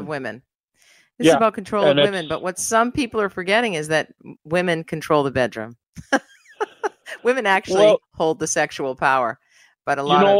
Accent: United States; I say we, I'm American.

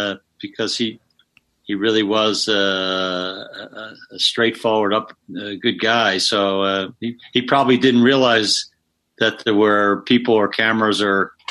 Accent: Philadelphia, Pennsylvania, United States; I was born and raised in Philly. I went to high school there.

